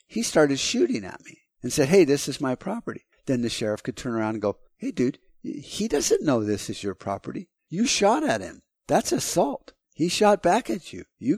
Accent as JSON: {"language": "English", "country": "United States", "said": "I'm an American. This is my country, and I know how it was set up."}